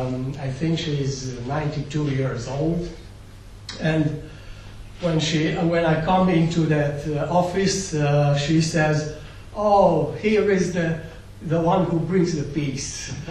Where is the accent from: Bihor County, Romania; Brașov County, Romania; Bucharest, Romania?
Bihor County, Romania; Oradea; and also from my hometown, Oradea, where a new synagogue will come, I think, soon.